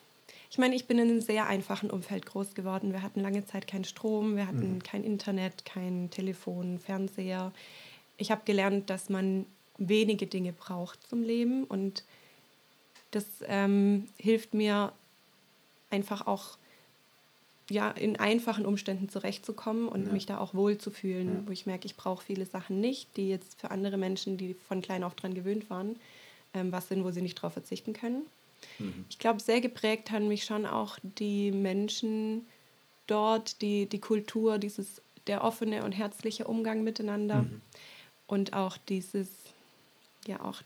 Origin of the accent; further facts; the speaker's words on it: Brazil; Genau, ich bin nicht mal in Deutschland aufgewachsen, also geschweige denn Deckenbronn. Ich durfte in Brasilien groß werden. Ich war 6 Monate alt, als meine Eltern als Missionare damals nach Brasilien gegangen sind.